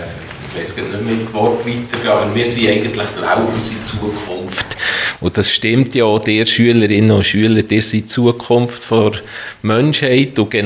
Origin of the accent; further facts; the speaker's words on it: Thun, Bern, Switzerland; Ich bin in Thun aufgewachsen. Ja, in einem Quartier, so ähnlich wie es in Ostermundig auch Quartier gibt. Ich habe dort die Schule besucht, die Primarschule in Schönau und dann das Progymnasium